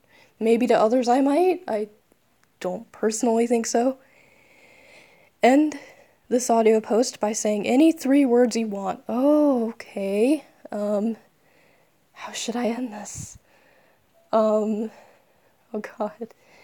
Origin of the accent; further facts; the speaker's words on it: Florida, United States; And I'm from Florida.